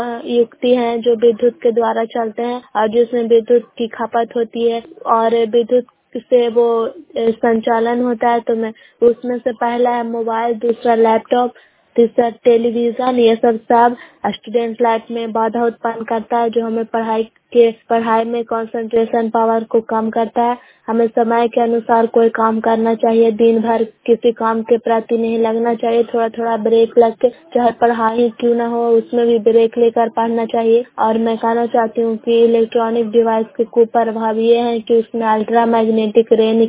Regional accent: Bairiganj, Bihar, India; ग्राम बैरीगंज post Makrata जो नालंदा के निवासी हूँ और मैं क्लास 12 में पढ़ती हूँ।

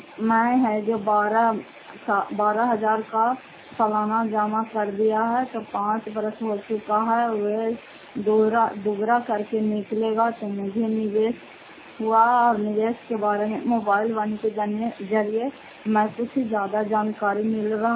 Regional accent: Bihar, India; घर पत्ते फूट पंचायत मुसौता जिला नालंदा क्रासरा ब्लॉक के निवासी हूँ।

